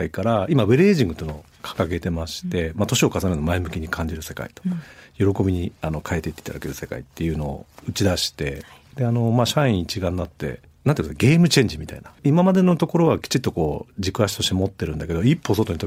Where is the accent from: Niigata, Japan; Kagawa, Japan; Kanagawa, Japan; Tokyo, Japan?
Tokyo, Japan; now in Fukuoka, Japan; 出身は東京ですね、私は。